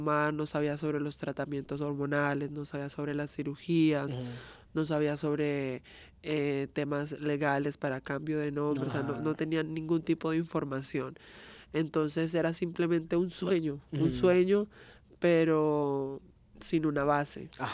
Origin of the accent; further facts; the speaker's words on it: Colombia; now in Canada; Bueno, soy colombiana